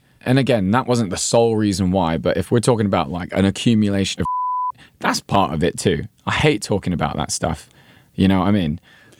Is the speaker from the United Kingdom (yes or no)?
yes; London, United Kingdom; I owed to growing up in London.